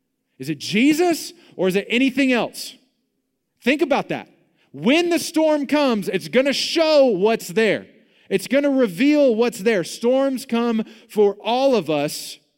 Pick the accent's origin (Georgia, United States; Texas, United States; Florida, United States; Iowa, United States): Texas, United States; Beaumont; I grew up in Beaumont. I grew up on the coast. We got to go fishing a good bit in salt water.